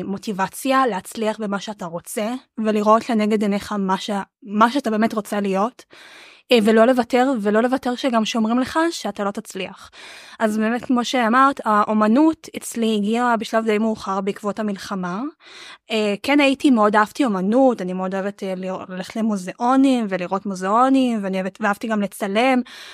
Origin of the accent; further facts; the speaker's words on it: Haifa, Haifa District, Israel; אני ב-32, אני מחיפה